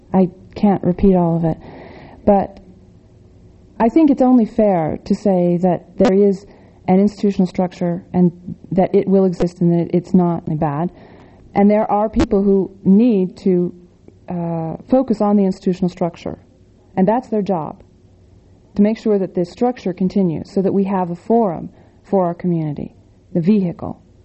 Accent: California, United States; Well, I grew up in California

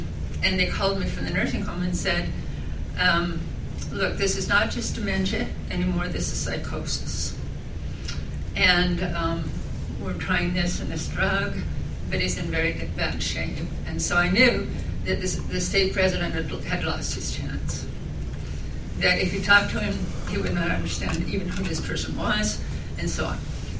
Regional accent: Indiana, United States; I'm from Indiana.

